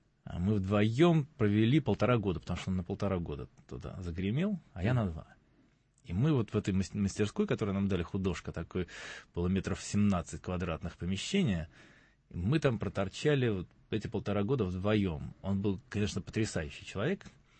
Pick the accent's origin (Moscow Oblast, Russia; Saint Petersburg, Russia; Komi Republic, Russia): Saint Petersburg, Russia; also born or lived in Minsk; Я питерский. Хотя у меня... Месторождение в паспорте стоит Минск.